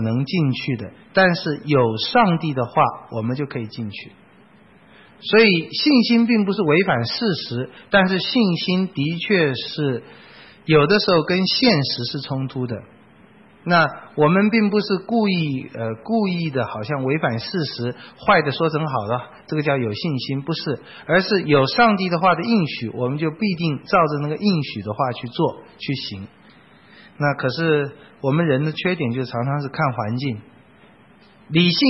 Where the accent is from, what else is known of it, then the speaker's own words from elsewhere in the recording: China; 我们中国人真是对那个吃是很看重的